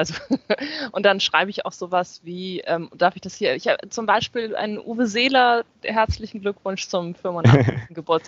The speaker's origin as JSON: {"language": "German", "town": "Flensburg", "region": "Schleswig-Holstein", "country": "Germany", "lives_now": "Hamburg, Germany", "said": "Weil ich in Hamburg lebe. Ich komme aus Flensburg. Ich bin halt zum Studium nach Hamburg gezogen."}